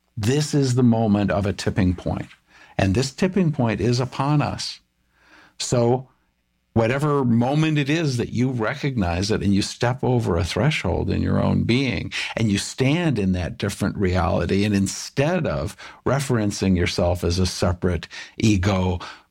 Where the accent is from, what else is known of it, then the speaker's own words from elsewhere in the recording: United States; I'm an American, and as an American, I need all the strength of America.